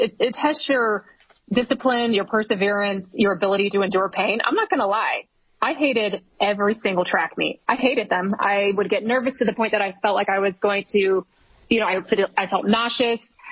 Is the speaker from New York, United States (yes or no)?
no; Texas, United States; one thing that I loved about growing up in Texas and running track in Texas